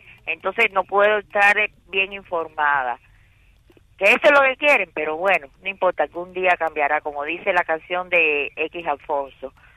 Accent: Cuba

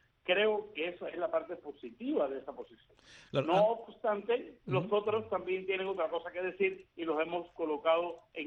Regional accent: Camagüey, Cuba; puedo añadir que soy camagüeyano, conozco a su familia en Camagüey

